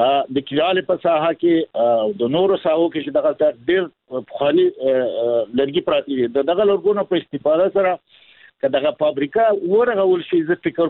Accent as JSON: {"language": "Pashto", "region": "Kunar", "country": "Afghanistan", "said": "البته زه خپله هم د کونړ ولایت یم. کونړ یو غرنی ولایت دی."}